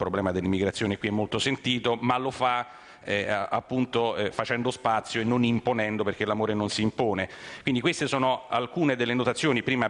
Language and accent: Italian; Rome, Lazio, Italy; e noi che siamo romani e quindi, come dire, invece siamo più abituati